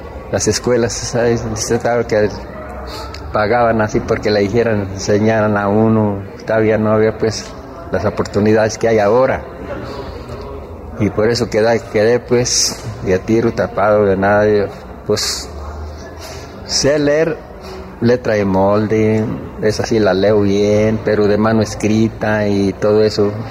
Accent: San José Parangueo, Guanajuato, Mexico; born there; Nací aquí en San José Parangueo, Guanajuato.

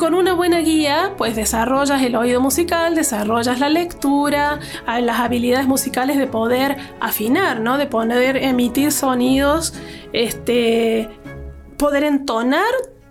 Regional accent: Córdoba, Argentina; Bueno, yo soy argentina, soy de Córdoba, Argentina

